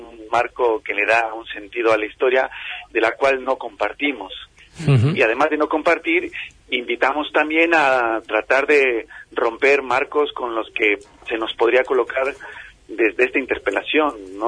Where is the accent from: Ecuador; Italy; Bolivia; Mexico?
Mexico; soy mexicano